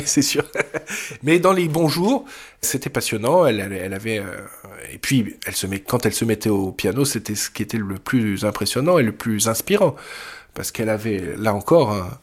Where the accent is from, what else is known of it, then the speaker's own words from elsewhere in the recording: Paris, Île-de-France, France; born there; je suis né à Paris en 1980. Je suis pianiste.